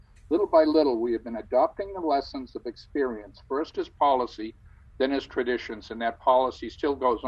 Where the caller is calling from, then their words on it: Boston, Massachusetts, United States; I'm calling from Beacon Street in Boston.